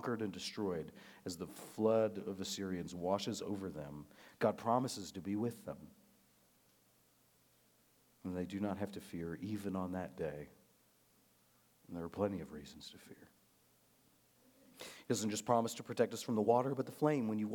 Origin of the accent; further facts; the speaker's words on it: Nebraska, United States; Now, I grew up in Nebraska. That's about as far from serious water as you can get and still be in the United States.